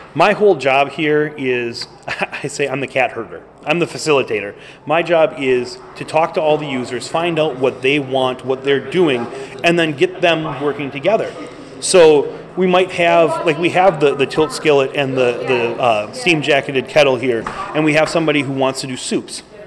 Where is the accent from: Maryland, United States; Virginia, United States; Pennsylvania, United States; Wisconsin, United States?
Wisconsin, United States; I grew up in Door County, and Southern Door, Brussels, still every year has their Booyah meal.